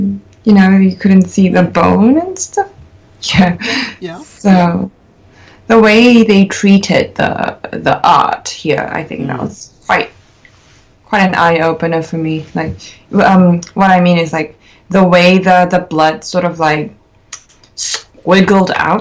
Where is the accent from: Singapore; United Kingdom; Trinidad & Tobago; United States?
Singapore; Like, I come from Singapore, so we do bastardize English a lot to suit our vocalizations